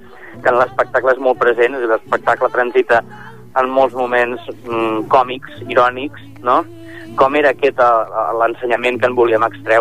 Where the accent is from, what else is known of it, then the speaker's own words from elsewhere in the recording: Tarragona, Catalonia, Spain; som els dos de Tarragona, ja ens coneixíem